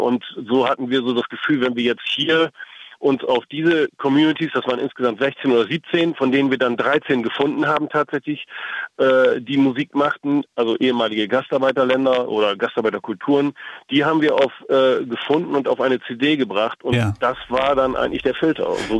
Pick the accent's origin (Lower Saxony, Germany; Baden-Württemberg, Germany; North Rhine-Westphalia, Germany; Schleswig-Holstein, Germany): Lower Saxony, Germany; Cloppenburg; wie übrigens auch in meiner Heimatstadt Kloppenburg